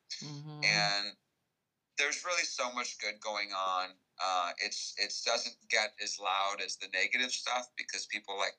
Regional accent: United States; one of the biggest things I learned about Americanism and being an American is I was raised with so much of this unspoken, you can't just go somewhere

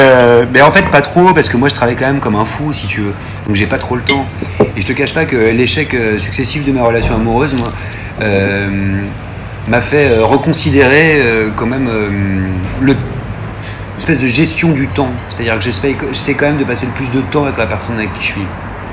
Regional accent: Paris, Île-de-France, France; born there; Et puis c'est là où j'ai toutes mes racines, effectivement, puisque mes deux parents étaient auvergnats, sont auvergnats. Et même si je suis né à Paris, c'est le lieu où je me suis rendu pour les vacances, en week-end.

